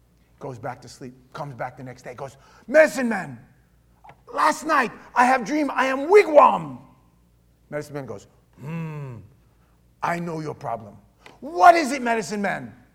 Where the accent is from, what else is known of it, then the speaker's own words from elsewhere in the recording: Germany; accent: German; It's my German accent.